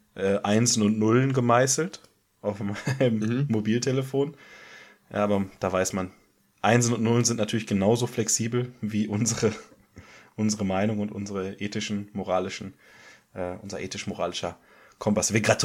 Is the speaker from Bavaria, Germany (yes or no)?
yes; Munich, Bavaria, Germany; ich als waschechter Münchener, als Ur-Bayer